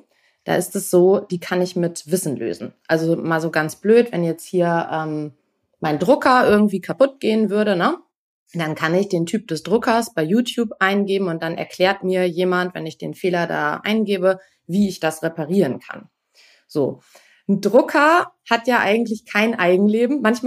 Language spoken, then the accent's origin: German; Bremen, Germany; Ich komme aus Bremen